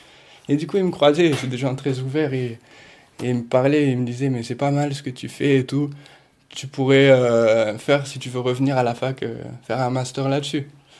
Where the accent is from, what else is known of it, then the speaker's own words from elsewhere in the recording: Nanterre, Île-de-France, France; et on est parti dans mon village en Espagne. Même si j'ai grandi à Nanterre